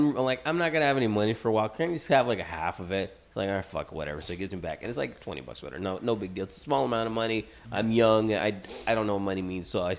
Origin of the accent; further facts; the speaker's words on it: Pacoima, California, United States; So I'm from Pacoima. Yeah. And feel free to Google it if you want. There's a lot of violence.